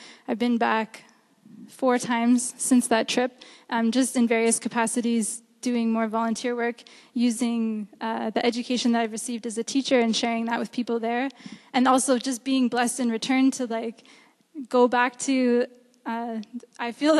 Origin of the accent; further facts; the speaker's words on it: Canada; born there; what's the difference between these children and me that I was born in Canada and they were born here?